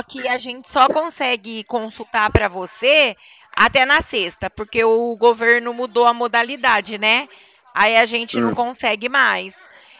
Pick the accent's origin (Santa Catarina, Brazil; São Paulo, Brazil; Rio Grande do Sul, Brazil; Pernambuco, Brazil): São Paulo, Brazil; sou paulista.